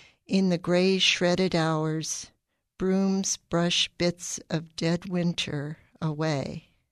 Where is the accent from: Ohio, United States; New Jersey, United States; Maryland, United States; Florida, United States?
Ohio, United States; Dayton; I'm a poet from Dayton.